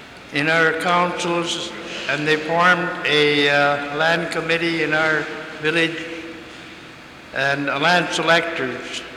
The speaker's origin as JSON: {"language": "English", "town": "Imangak", "region": "Alaska", "country": "United States", "said": "I came from Imangak on the lower Yukon River."}